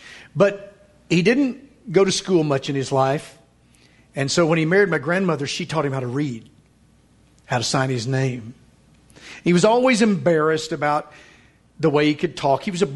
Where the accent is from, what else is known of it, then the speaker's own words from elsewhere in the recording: Van Buren, Arkansas, United States; growing up in Van Buren, Arkansas, that's one of the biggest towns I'd ever been in. Fort Smith was a metropolis.